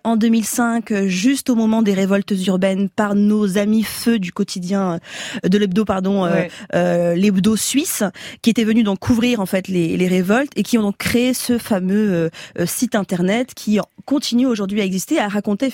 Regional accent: Romorantin, Centre-Val de Loire, France; j'étais une fille de Romorantin au moment où je faisais ce retour, parce que c'est ma vie, c'est mon origine, c'est là où j'ai grandi

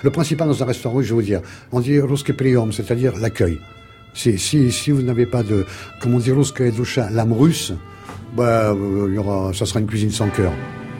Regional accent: France; born there; Moi je suis né en France, je suis la 13e génération

